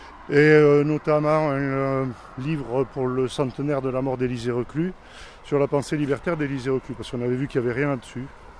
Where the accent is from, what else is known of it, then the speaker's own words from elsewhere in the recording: Pau, Nouvelle-Aquitaine, France; je viens de Pau